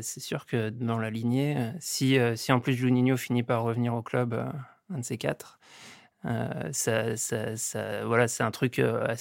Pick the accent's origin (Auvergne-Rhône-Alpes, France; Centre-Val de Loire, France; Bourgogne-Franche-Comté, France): Auvergne-Rhône-Alpes, France; Lyon; Évidemment, en tant que Lyonnais